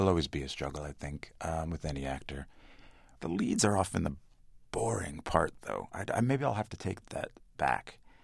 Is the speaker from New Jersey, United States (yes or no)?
yes; New Jersey, United States; It was a revolving door policy at our house growing up in New Jersey, where piano lessons were given all day throughout the day